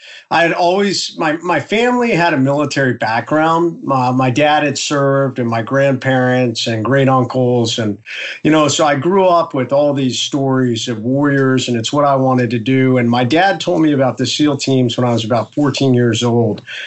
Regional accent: Ohio, United States; born there; moved away; also born or lived in North Carolina / South Carolina / Florida / Virgin Islands; So I lived all up and down the East Coast. I was born in Ohio.

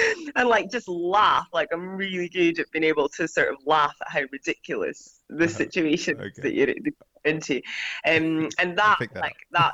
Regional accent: Scotland, United Kingdom; I'm from the Highlands of Scotland

